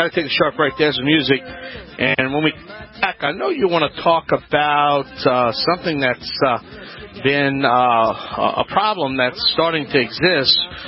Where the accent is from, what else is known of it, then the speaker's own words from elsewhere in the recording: New Orleans, Louisiana, United States; right there in my hometown, New Orleans, Louisiana.